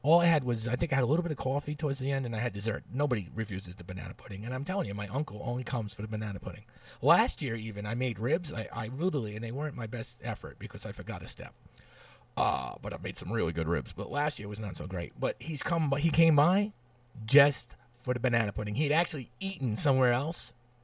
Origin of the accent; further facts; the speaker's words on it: Brooklyn, New York, United States; I'm from Brooklyn.